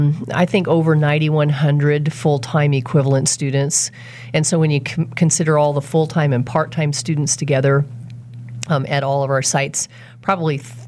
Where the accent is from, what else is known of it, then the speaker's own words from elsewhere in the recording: North Platte, Nebraska, United States; From Nebraska.